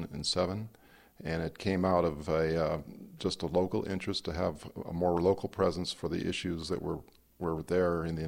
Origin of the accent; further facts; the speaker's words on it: Ohio, United States; moved away as an adult; also born or lived in Vermont; now in Montana, United States; I grew up in Ohio and Vermont, and I came out to Montana in 1974 to go to college.